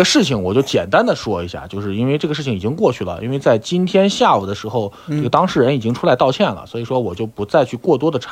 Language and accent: Chinese; China; 作为中国人